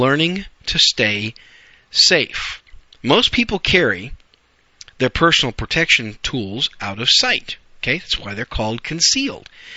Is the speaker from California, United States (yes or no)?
no; Wisconsin, United States; now in Arizona, United States; Wisconsin, my home state, and the Great Republic of Illinois.